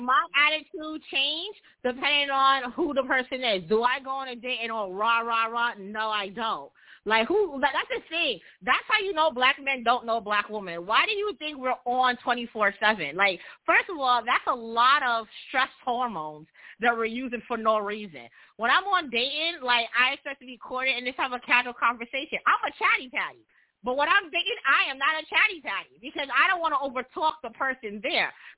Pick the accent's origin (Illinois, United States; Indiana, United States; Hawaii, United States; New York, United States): New York, United States; New York City; I'm from New York City.